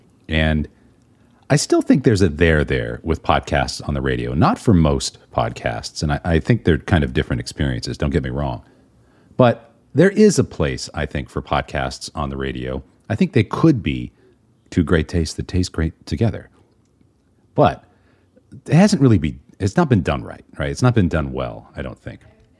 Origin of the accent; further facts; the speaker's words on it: Boston, Massachusetts, United States; WBZ here in my hometown of Boston